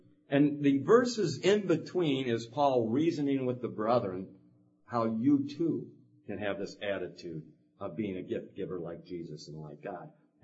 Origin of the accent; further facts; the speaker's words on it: United States; born there; I was born in America. I was born in a decent family.